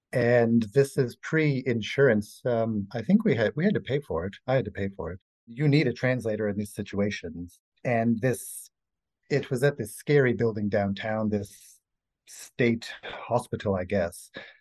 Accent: Boston, Massachusetts, United States; moved away as an adult; now in Bratislava, Slovakia; I'm from the United States, from Boston. Okay. I came to Bratislava about 8 years ago to join my beautiful wife.

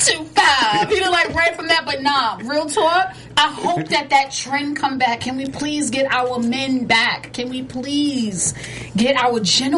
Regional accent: New York City, New York, United States; I'm a New Yorker.

